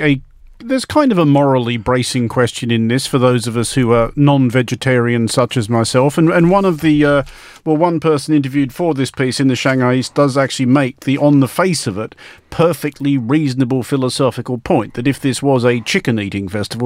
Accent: Australia; I mean, you know, as an Australian, I am not unfamiliar with great international sporting rivalries

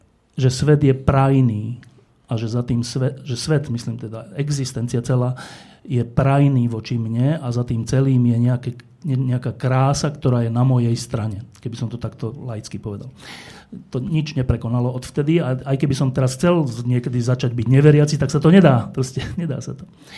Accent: Bratislava, Bratislava Region, Slovakia; Ja keď som mal asi 18 alebo 19 rokov, ja som bol z tej Petržalky, odkiaľ sú všetci ministri teda.

